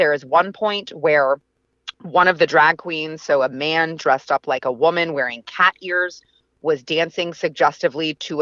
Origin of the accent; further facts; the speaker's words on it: Plano, Texas, United States; And just for reference, I grew up in Plano, Texas. I went to Plano schools. This is not the Plano that it once was.